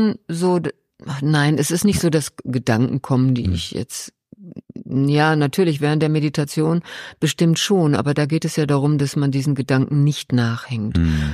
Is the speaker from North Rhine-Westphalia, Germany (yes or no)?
yes; North Rhine-Westphalia, Germany; Ich komme aus dem Ruhrgebiet.